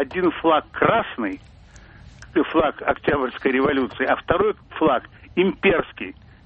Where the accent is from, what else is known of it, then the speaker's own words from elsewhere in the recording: Moscow, Russia; Вот, я из Москвы.